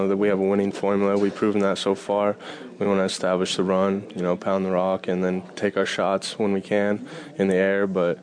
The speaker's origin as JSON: {"language": "English", "town": "Kearney", "region": "Nebraska", "country": "United States", "said": "I was unhappy being from Kearney, living in Kearney, going to school in Kearney."}